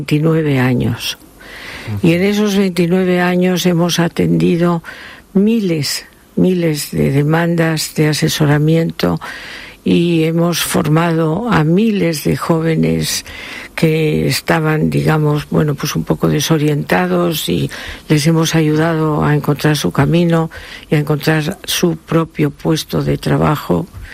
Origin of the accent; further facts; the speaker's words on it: Asturias, Spain; también en el norte, yo soy asturiana, y en Asturias la música era realmente algo notable